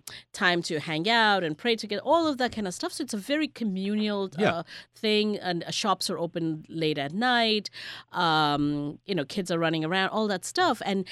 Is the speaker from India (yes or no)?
yes; India; now in United States; I grew up in India